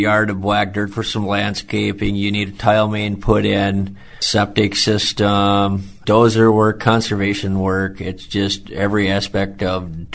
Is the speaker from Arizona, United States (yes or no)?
no; Morristown, Minnesota, United States; I'm especially fond of the old Cannon River Speedway days because that's where I grew up in Morristown, and I think I missed one race my whole life.